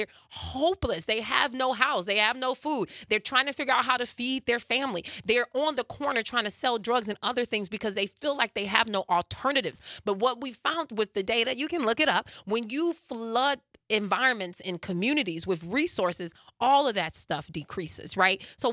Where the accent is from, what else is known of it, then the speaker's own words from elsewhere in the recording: Madison, Wisconsin, United States; No, I'm from Madison, the capital of Wisconsin.